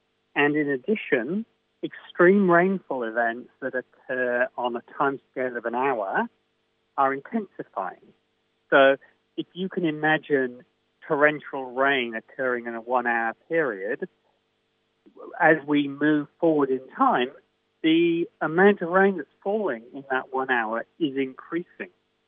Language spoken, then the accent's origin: English; United Kingdom; It's the same psychology as myself growing up in the United Kingdom.